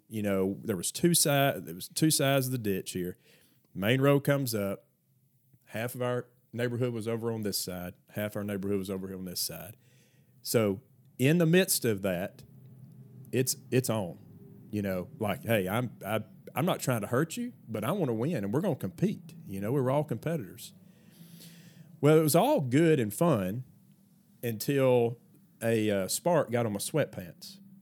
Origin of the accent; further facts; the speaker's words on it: Scottsboro, Alabama, United States; we grew up in Jackson County, in Scottsboro, and we had our share of little trouble.